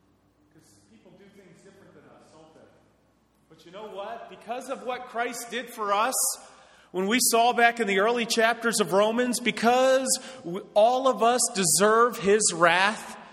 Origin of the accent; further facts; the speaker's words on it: Philadelphia, Pennsylvania, United States; Okay, I'm from Philadelphia. That's what it is.